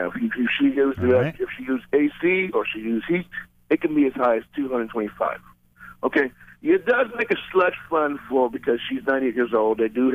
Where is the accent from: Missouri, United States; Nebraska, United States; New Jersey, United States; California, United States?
California, United States; Fontana; I grew up in California, built a town called Fontana.